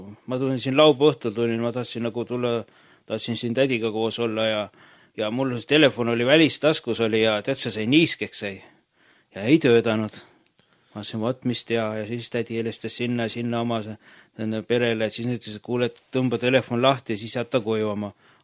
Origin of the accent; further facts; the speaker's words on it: Tartu, Tartu County, Estonia; born there; Mina olen sündinud Tartus, olen sündinud 69. aastal ja usule tulek oli mul niimoodi, et ma alguses käisin Luteri kirikus 90. aastal, aga siis ma käisin nagu paralleelselt ka siin Karmelis käisin ja teistes kogudustes ka.